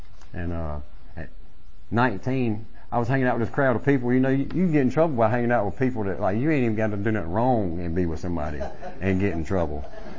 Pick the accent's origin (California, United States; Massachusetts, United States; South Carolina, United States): South Carolina, United States; Lancaster; born there; I was born in Lancaster, South Carolina, and small town